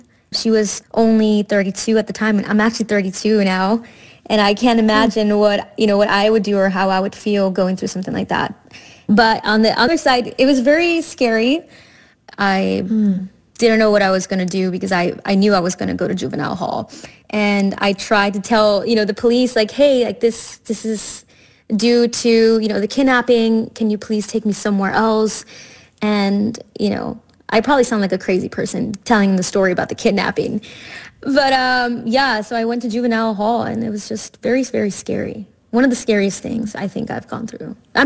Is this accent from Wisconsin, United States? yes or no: no; Laredo, Texas, United States; I am from Laredo, Texas. It is a border town. So I felt like I was growing up more in a Mexican culture than American